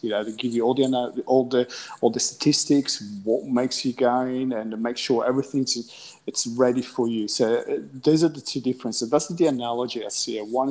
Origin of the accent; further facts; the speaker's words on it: Venice, Veneto, Italy; As you know, I was born and raised in Venice, and hospitality and tourism perhaps is in my blood.